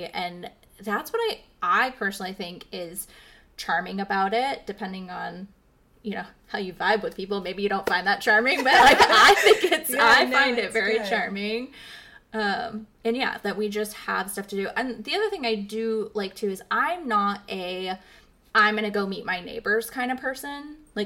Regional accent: La Pine, Oregon, United States; I'm from Lapine. Yeah, I grew up in Lapine until I was 12. And then when my mom was like, oh, we're going to move to, like, Springfield

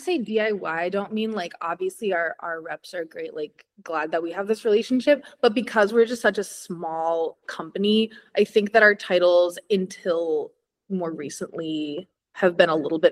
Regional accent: Seattle, Washington, United States; Like in Seattle, I'm from Seattle, so I'm familiar with the stores there

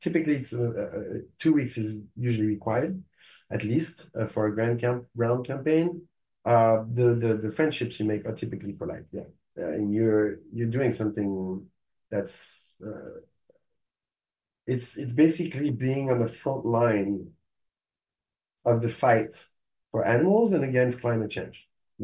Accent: France; Even though I grew up in France and eating everybody and every parts of everybody.

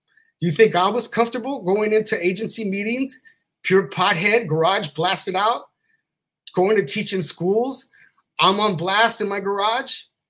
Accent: California, United States; I'm from California in the hills, where it all come from.

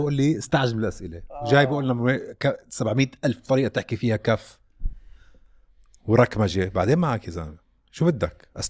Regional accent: Saudi Arabia; عندنا بالسعودية

